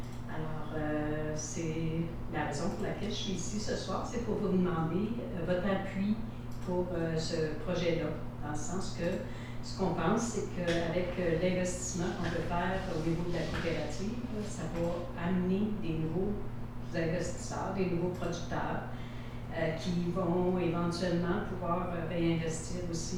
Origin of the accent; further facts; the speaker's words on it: Saint-Christophe, Quebec, Canada; Je suis originaire de Saint-Christophe, de Clifton.